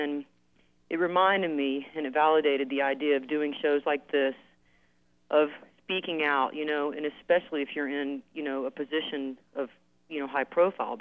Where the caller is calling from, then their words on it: Georgia, United States; I'm calling from Georgia.